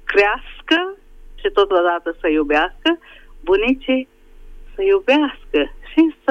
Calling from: Budapest, Hungary; vă sunt din Budapesta.

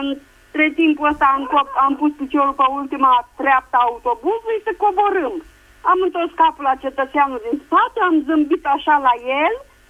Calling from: Buzău, Buzău County, Romania; din Buzău.

